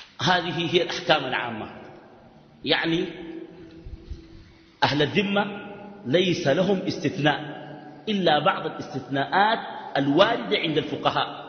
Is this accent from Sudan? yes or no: yes; Sudan; ولكن الجمهور عندنا في السودان ناس الإستاذ